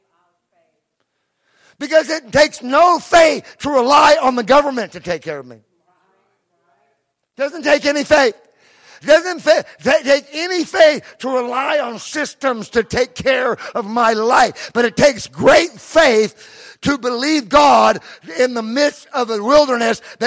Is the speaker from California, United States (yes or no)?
yes; California, United States; I'm from California. We're rebellious. That's why we're recalling Newsom. We recall everybody we don't like.